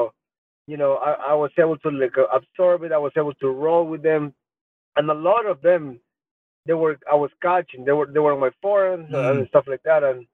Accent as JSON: {"language": "English", "country": "Ecuador", "said": "First main event, I'm from Ecuador, all the cameras, US media, South American media, and Ecuador media, cameras all day."}